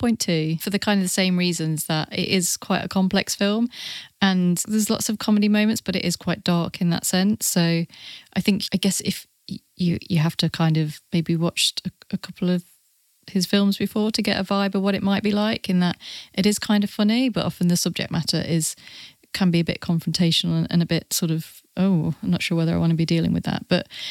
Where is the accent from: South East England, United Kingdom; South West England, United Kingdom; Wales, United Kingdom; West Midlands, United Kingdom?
West Midlands, United Kingdom; Burton upon Trent